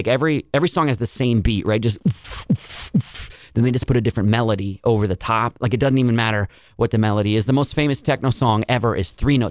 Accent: Portland, Oregon, United States; also born or lived in Boston / Los Angeles; Yeah, I grew up, born and raised in Portland, and then I moved around. I lived in Boston and LA, but Portland is just I grew up. I went to University of Oregon

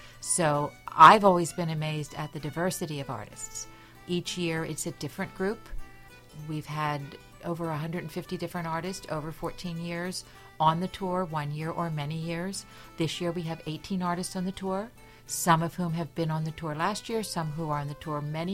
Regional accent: Maryland, United States; also born or lived in New York City; Actually, I'm not a native myself. I grew up in Maryland, lived in New York City for many years, and my husband and I moved to Wayne County because we wanted a more rural area to raise our kids.

